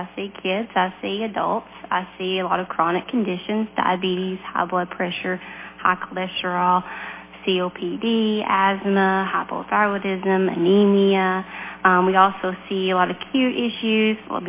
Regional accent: Byrdstown, Tennessee, United States; No, in fact, I married my husband from Overton County. But I'm originally from Byrdstown.

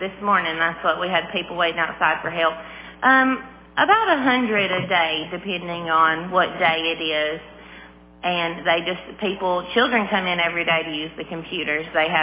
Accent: Tennessee, United States; I was born and raised in Clay County, Tennessee. I'm 32 years old

